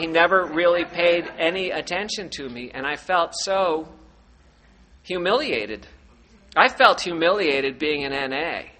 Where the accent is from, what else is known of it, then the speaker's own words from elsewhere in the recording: New York, United States; I'm from New York. We don't do that in New York.